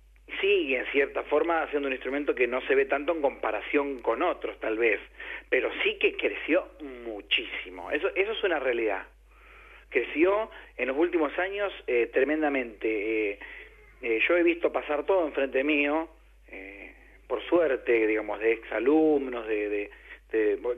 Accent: Argentina; es un reconocimiento como argentino

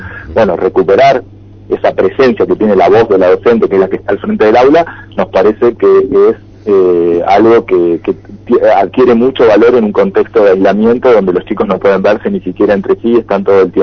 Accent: Tucumán, Argentina; los temas que son importantes como tucumanos, como parte de la provincia.

